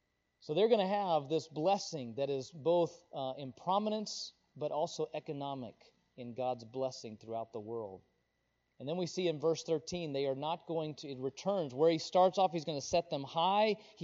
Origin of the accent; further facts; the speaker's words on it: Wichita, Kansas, United States; I lived in a city for a long time. I grew up in Wichita. I lived out in Greenville, got getting bigger and bigger.